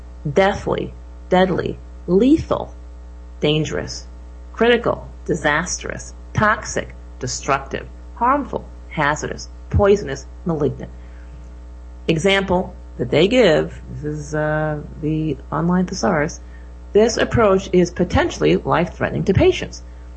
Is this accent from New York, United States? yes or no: yes; Syracuse, New York, United States; In fact, I'm from Syracuse, New York.